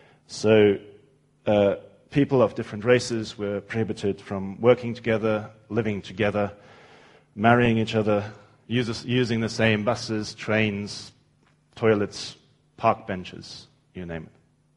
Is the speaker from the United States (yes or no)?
no; South Africa; born there; As many of you know, I was born in South Africa in 1975.